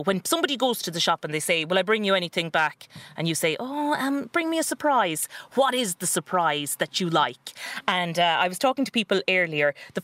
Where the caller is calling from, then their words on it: New Ross, Leinster, Ireland; I'm in Irish town in New Ross, and they don't call it the sunny southeast for nothing because the sun is shining.